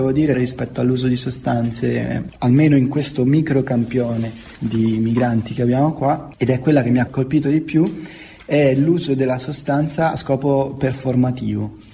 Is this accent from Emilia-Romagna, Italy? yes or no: no; Ascoli Piceno, Marche, Italy; Cioè, io sono di Ascoli. La mia permanenza ad Ascoli può compromettere qualsiasi percorso di riabilitazione